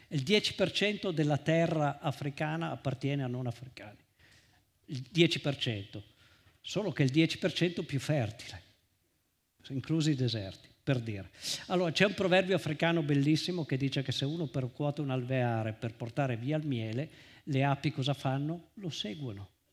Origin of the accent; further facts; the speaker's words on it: Veneto, Italy; Io vengo dal Veneto